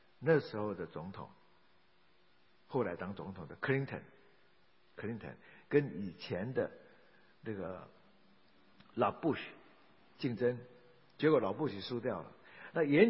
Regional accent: China; 我话先说在前面，我们中国人所说的，我丑话先说在前面啊

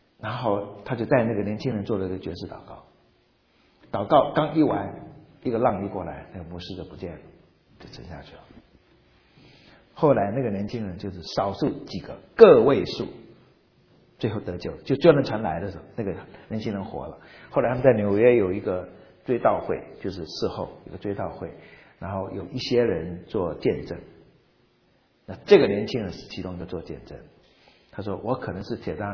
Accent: Xiamen, Fujian, China; 在我的家乡那时候在厦门那一带有一次布道会

